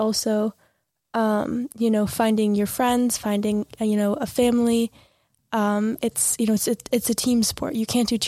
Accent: United States; now in Switzerland; Well, I'm American.

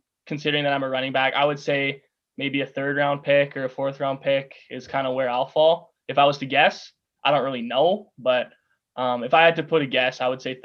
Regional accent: Regina, Saskatchewan, Canada; Yeah, I'm born and raised in Regina. I have to grow up wearing green. I had no choice.

